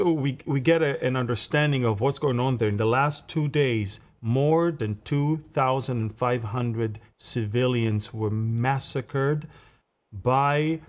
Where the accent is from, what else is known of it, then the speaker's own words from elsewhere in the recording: Northern District, Israel; from Galilee in Israel